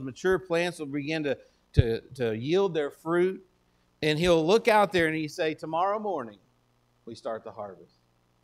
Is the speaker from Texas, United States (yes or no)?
yes; Texas, United States; we grew up in West Texas, and so we saw a lot of this, is that the dirt, it's really dry where I'm from